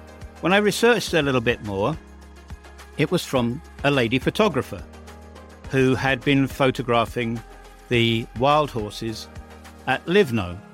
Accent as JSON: {"language": "English", "country": "United Kingdom", "said": "my home country of the United Kingdom."}